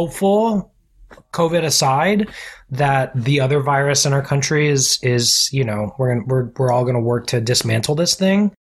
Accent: Orlando, Florida, United States; also born or lived in Staten Island; Well, oh, wow. I was born in Staten Island.

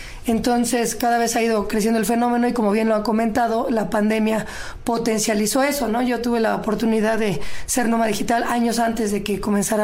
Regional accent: Mexico City, Mexico; moved away; Soy de la Ciudad de México, crecí, estudié en la Ciudad de México, pero llevo viviendo fuera del país 5 años.

